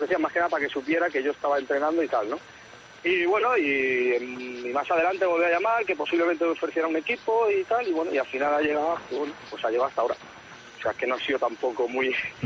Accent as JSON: {"language": "Spanish", "town": "Súria", "region": "Catalonia", "country": "Spain", "said": "Yo he estado en el primer equipo de mi pueblo, que es el Centro Sport Súria."}